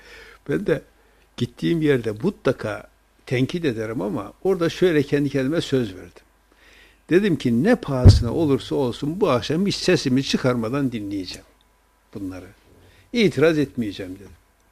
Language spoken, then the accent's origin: Turkish; Erzurum, Turkey; Ben Erzurum'da işte büyüdüm, şey yaptım.